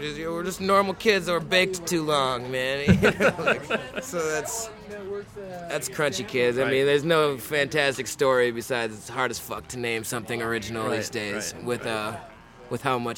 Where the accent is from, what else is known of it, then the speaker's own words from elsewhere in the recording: Minnesota, United States; We're from Minnesota, dude.